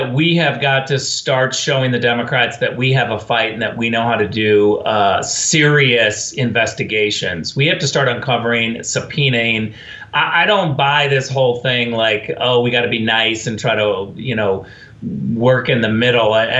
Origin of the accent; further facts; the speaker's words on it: California, United States; Look, I'm from California.